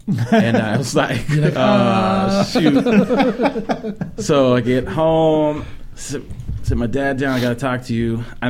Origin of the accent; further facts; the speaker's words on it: San Jose, California, United States; That's where I did musicals. I was born and raised in San Jose.